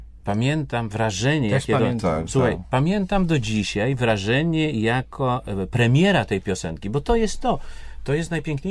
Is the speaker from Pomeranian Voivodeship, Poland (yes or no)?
yes; Gdynia, Pomeranian Voivodeship, Poland; I Gdyni, mojego rodzinnego